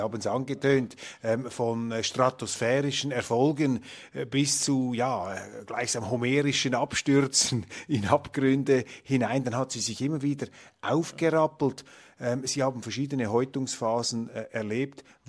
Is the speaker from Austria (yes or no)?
no; Switzerland; Ein Thema, das mir aufgefallen ist, ist als Schweizer natürlich, ist das Thema Neutralität.